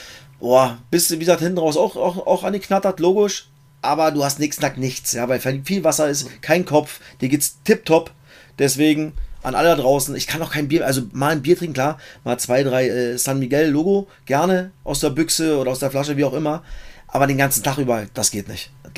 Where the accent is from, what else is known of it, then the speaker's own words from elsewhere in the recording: Cottbus, Brandenburg, Germany; born there; ich bin in Cottbus geboren.